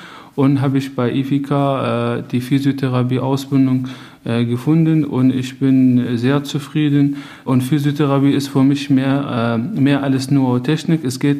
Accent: Syria; moved away as an adult; now in Germany; ich komme aus Syrien, ich bin seit 10 Jahren in Deutschland und ich werde dieses Jahr 30.

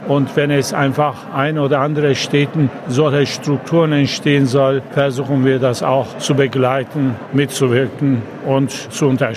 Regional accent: Lübeck, Schleswig-Holstein, Germany; ich komme aus Lübeck

